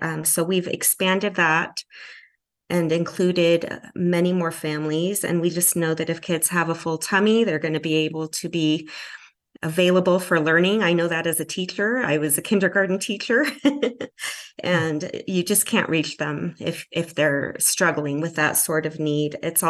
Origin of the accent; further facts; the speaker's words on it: Washington, United States; English is a second language; also born or lived in El Paso, Texas; I was born in El Paso, Texas, and we were a migrant family. My dad had to move to Washington when there was no work there, and he later came and retrieved his family, and that's how we ended up in the Northwest.